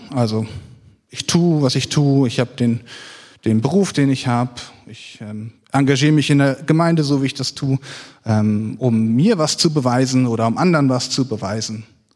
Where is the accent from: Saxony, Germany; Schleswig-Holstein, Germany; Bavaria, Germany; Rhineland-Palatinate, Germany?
Schleswig-Holstein, Germany; Elmshorn; born there; now in Wustermark, Germany; geboren in Elmshorn am 13.08.96, bin verheiratet, wohne in Wustermark